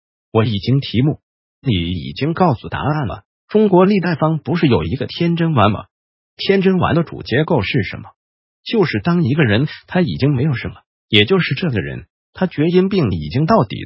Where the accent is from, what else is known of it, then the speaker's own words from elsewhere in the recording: Taiwan; 那以我们台湾人的临床来讲的话